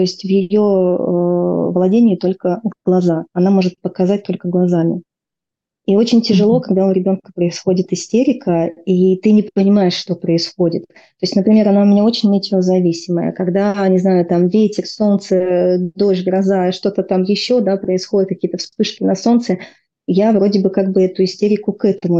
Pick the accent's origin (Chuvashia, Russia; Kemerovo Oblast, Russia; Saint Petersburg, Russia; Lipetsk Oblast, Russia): Kemerovo Oblast, Russia; Novokuznetsk; из города, кстати, Новокузнецк, откуда я родом.